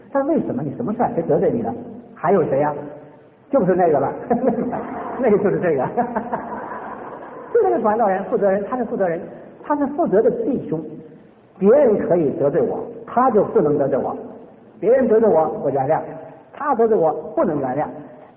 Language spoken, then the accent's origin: Chinese; China; 我们中国人用的字很妙